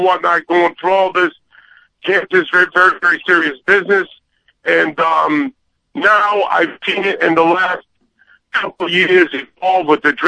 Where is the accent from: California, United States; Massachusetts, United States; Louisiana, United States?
Massachusetts, United States; Worcester; now in Miami, United States; I was born in Worcester. Even though I'm in Miami since 1977, I'm from Worcester. I'm a real Boston guy.